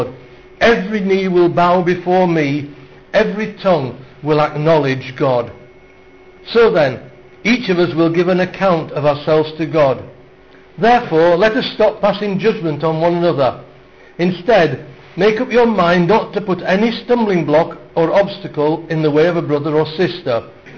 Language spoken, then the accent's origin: English; Halifax, Yorkshire and the Humber, United Kingdom; born there; I was born in Halifax in West Yorkshire.